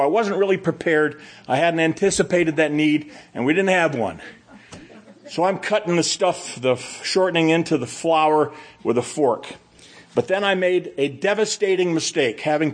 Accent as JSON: {"language": "English", "region": "Scotland", "country": "United Kingdom", "said": "But I'm Scottish. We can't throw things away."}